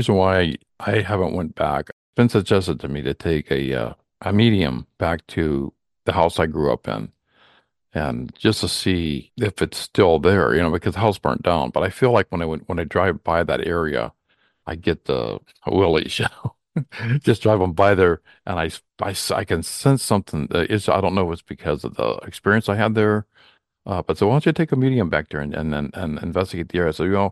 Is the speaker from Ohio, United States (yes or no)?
yes; Warren, Ohio, United States; I have been invited to the Ghost Walk in my hometown of Warren, Ohio